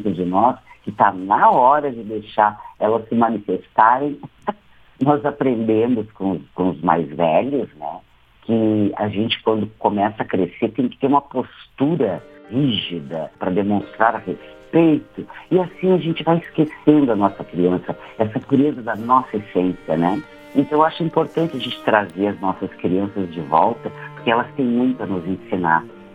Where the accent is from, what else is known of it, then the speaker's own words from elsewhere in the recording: Santo Antônio da Patrulha, Rio Grande do Sul, Brazil; Eu sou de Santo Antônio da Patrulha, minha mãe é de origem açoriana